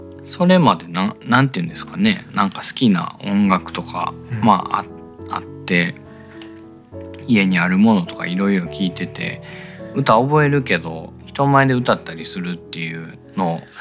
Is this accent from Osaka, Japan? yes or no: yes; Osaka, Japan; moved away as an adult; now in Tokyo, Japan; 大阪生まれですね。35歳ぐらいまで大阪に住んでましたね、ずっと。